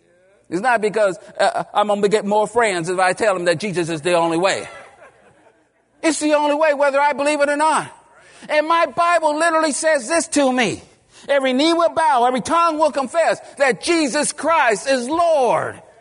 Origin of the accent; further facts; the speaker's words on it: California, United States; I didn't grow up around them. You know, I grew up in California. Most of them were in Texas and Oklahoma.